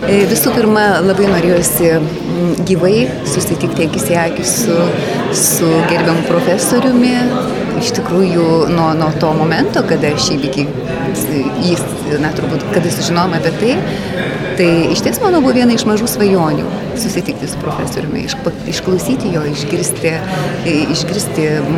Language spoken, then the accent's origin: Lithuanian; Alytus, Alytus County, Lithuania; Nes man kaip alitiškiai, kaip lietuviai, kaip savo šaknų puoselėtojai, tai labai labai svarbu.